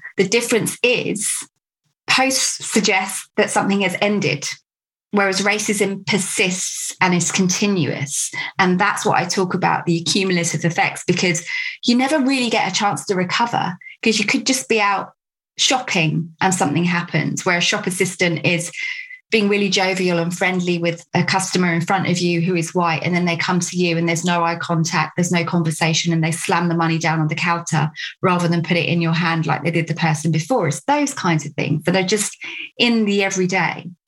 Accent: United Kingdom; Where are you from? Britain. No, where are you really from? Britain.

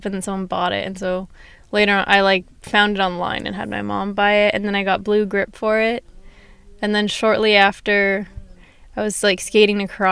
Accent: Simi Valley, California, United States; born there; I was born in Simi Valley.

